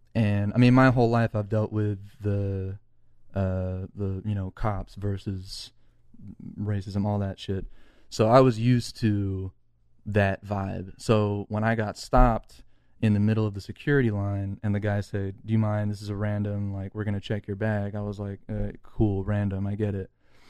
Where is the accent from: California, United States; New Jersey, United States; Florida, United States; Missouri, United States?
California, United States; Hacienda Heights; I grew up in Hacienda Heights, so we went around that area.